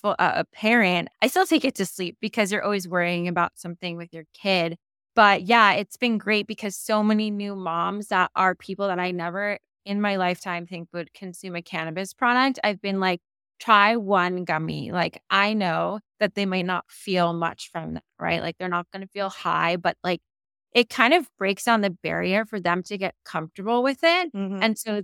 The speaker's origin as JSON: {"language": "English", "region": "California", "country": "United States", "said": "And I'm from California. So for me, cannabis has been like, quote unquote, legal my entire life"}